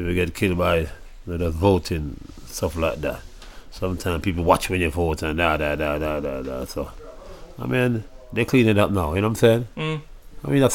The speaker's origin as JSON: {"language": "English", "country": "Jamaica", "tie": "born or raised there", "said": "I'm growing up in Jamaica"}